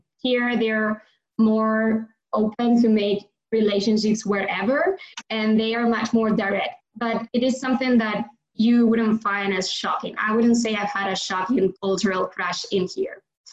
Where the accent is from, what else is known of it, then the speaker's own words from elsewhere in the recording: Spain; English is a second language; moved away as an adult; also born or lived in London; now in United States; I am from Spain. I studied there my undergrad. I studied business, then did an exchange program in London and worked there for a while in investment banking. After that, I moved back to Spain and work in a private equity in Madrid.